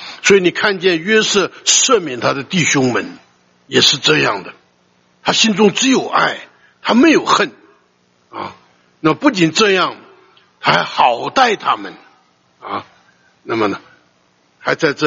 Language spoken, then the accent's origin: Chinese; China; 我们中国人常常讲这宰相肚里能撑船，对不对啊？